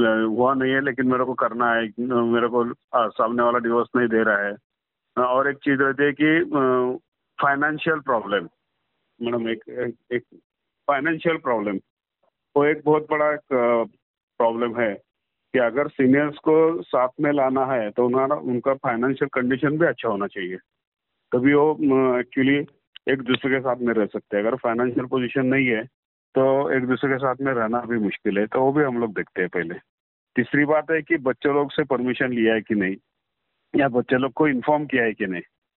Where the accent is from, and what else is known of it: Pune, Maharashtra, India